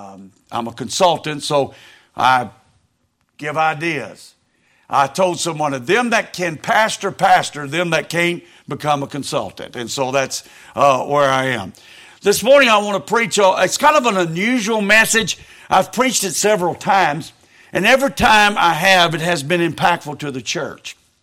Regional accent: Louisiana, United States; now in Texas; But originally, I'm not from Texas. I'm a Louisiana boy. In fact, I'm from South Louisiana.

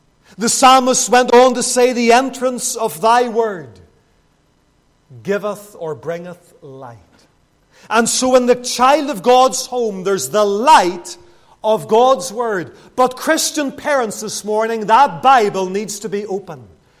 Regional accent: Lisburn, Northern Ireland, United Kingdom; my hometown of Lisburn.

